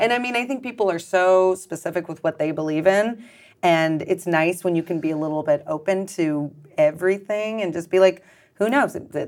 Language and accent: English; Sebastopol, California, United States; So I'm from Sonoma County. I'm from Sebastopol north.